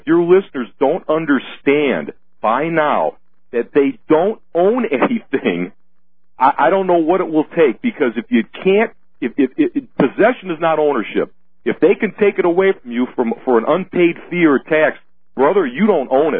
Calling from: Illinois, United States; Illinois, Alex.

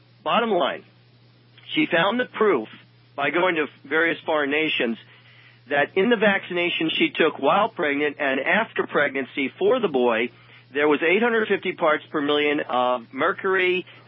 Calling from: New York, United States; I'm calling from upstate New York

